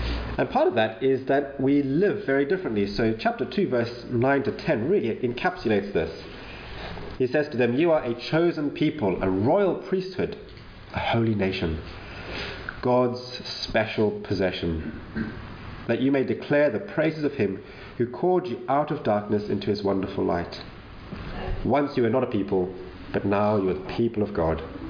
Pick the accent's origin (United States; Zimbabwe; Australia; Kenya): Zimbabwe; now in United Kingdom; I had to take the Life in the UK exam because I'm from Zimbabwe, I'm not British. My wife is English, and so I applied for an indefinite leave to remain.